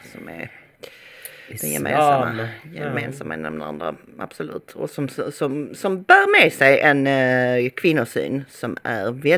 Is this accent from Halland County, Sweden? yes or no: no; Malmö, Skåne, Sweden; Måtte djävulen ta er för det ni har gjort med mitt Malmö. Jag känner sån sorg för min hemstad